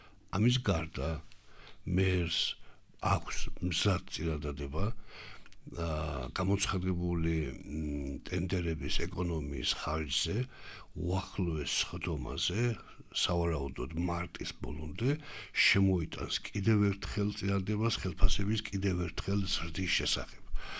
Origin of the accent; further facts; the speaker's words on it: Batumi, Adjara, Georgia; ეს ბათუმელი ვარ, ბათუმში მშვიდად მინდა ვიარო